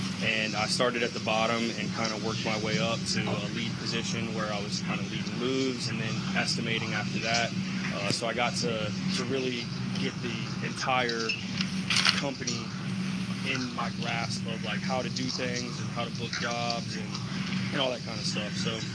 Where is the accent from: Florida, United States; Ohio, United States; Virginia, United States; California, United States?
Virginia, United States; Williamsburg; I was born and raised in Virginia, Williamsburg, Virginia.